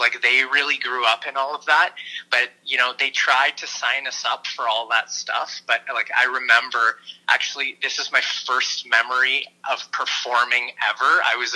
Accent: Toronto, Ontario, Canada; Like the first like duplex that I was born into was on High Park.

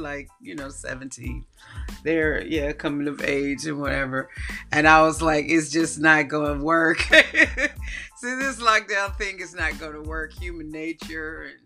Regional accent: United States; moved away; Being American and being from a small town in America, and Americans, we talk to everybody anyway.

